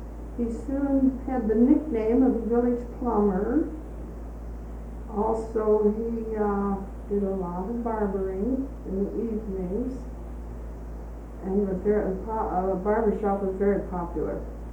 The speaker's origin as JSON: {"language": "English", "town": "Colville", "region": "Washington", "country": "United States", "said": "from Colville, Washington."}